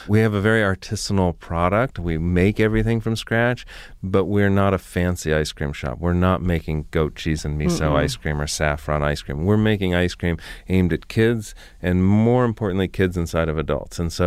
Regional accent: Florida, United States; And I grew up in South Florida. I mean, we went to Disney all the time as a kid.

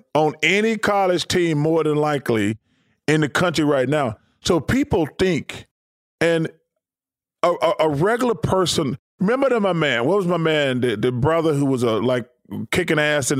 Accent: Alabama, United States; I grew up in Alabama, so we don't have any pro football.

